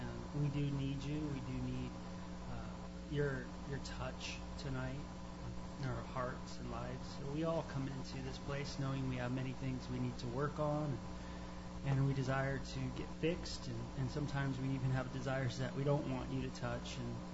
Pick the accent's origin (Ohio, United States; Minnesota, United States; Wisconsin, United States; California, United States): California, United States; North Hollywood; I'm from North Hollywood, from the valley where pornography is an industry.